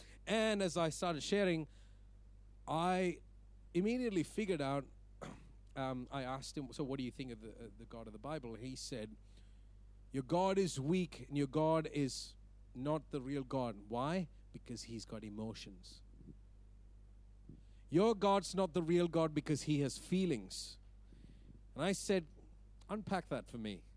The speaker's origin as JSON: {"language": "English", "country": "Saudi Arabia", "tie": "born or raised there", "also_born_or_lived": "Dubai", "moved": "as an adult", "said": "I was born and raised in Saudi Arabia and then finished my schooling and then lived in Dubai"}